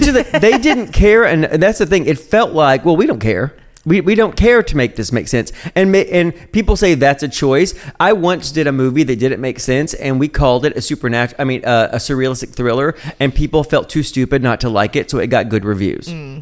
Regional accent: Southern United States, United States; accent: Southern American; My southern accent comes out. I can't not yell or threaten people without a southern accent.

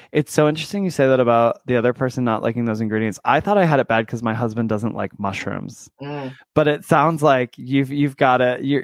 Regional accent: Michigan, United States; So I'm from Michigan originally, and I feel like it might have just been there

